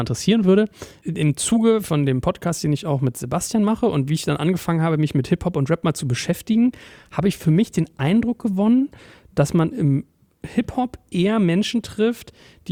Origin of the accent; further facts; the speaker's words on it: Berlin, Germany; in Berlin ist ja fast eher so, da war man als Deutscher ja fast in meinen Schulen immer so in der Minderheit